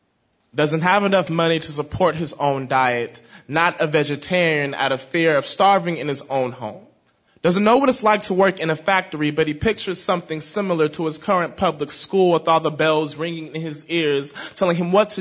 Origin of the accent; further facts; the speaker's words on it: Oakland, California, United States; I'm 22. I'm from East Oakland.